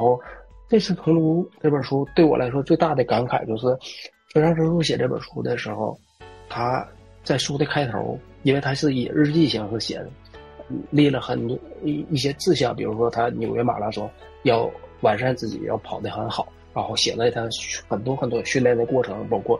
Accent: Northeast China, China; 包括我是东北人嘛，包括当年我父母在我这个年龄可能再大一点的时候，面临东北的下岗

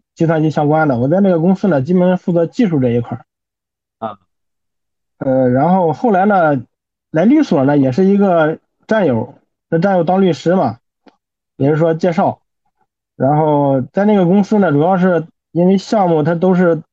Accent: Hebei, China; 我也是在河北一个农村长大的，然后也是按部就班嘛。小学是在自己村里边，然后初中是在我们乡里边

